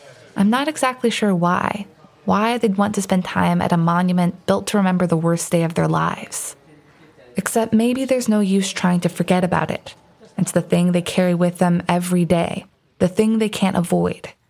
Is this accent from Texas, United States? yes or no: no; Kentucky, United States; now in Nashville, United States; Growing up in Kentucky, there weren't a lot of Kurdish people around. Then I moved to Nashville